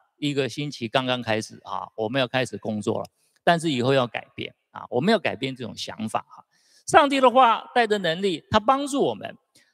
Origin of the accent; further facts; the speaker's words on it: China; 我们中国人有一句话说，抬头有神明，是不是啊？